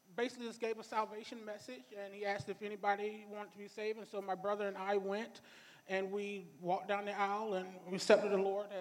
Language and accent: English; Atlanta, Georgia, United States; I am from Atlanta, Georgia. Both my parents are living there along with my brother.